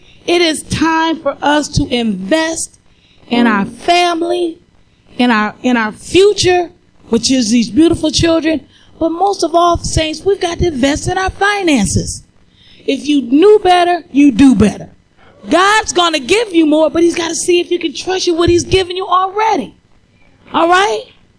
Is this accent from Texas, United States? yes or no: no; Ohio, United States; I'm from Northern Ohio. I've driven 300 miles